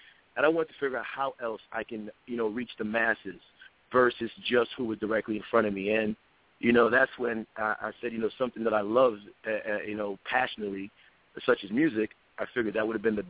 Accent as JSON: {"language": "English", "region": "New York", "country": "United States", "tie": "born or raised there", "said": "music was always a passion of mine, you know, growing up in New York."}